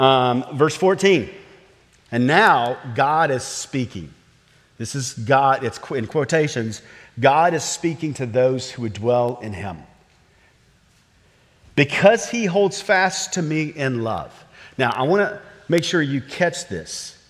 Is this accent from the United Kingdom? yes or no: no; the South, United States; You've heard me say it because I'm from the South and we got lots of these little quips.